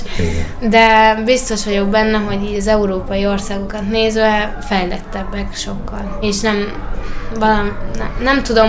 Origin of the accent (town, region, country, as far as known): Hungary